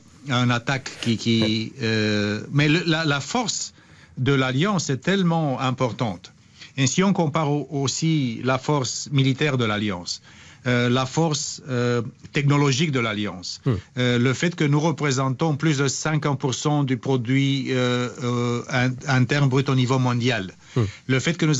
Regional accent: Romania; French is a second language; now in France; dans mon pays d'origine, la Roumanie

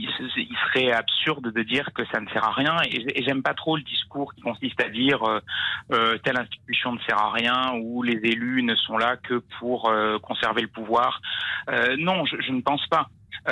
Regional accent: Limoges, Nouvelle-Aquitaine, France; Moi, je suis du Limousin, je suis de Limoges.

